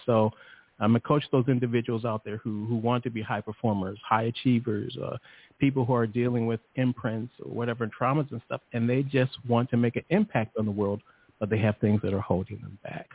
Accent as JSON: {"language": "English", "town": "Chicago", "region": "Illinois", "country": "United States", "said": "I'm like, look, I'm from Chicago. We can handle this."}